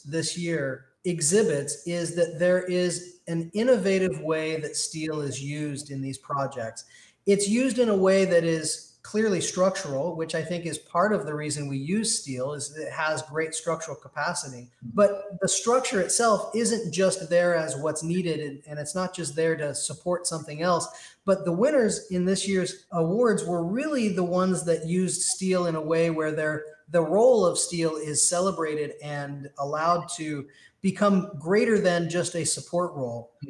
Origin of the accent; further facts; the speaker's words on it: California, United States; And they're very pleased when you tell them, where are you from? Southern California.